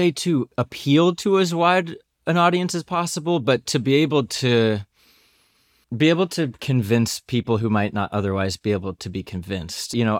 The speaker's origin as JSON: {"language": "English", "region": "Florida", "country": "United States", "said": "I mean, I'm from Central Florida, so I have friends across the political spectrum."}